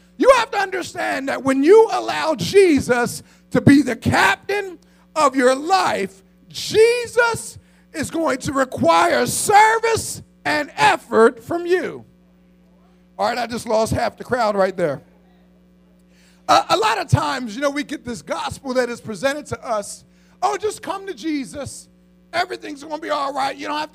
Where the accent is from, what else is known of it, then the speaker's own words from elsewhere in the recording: Pennsylvania, United States; that I was a boy from Tasker Projects, went through an orphanage, went through foster care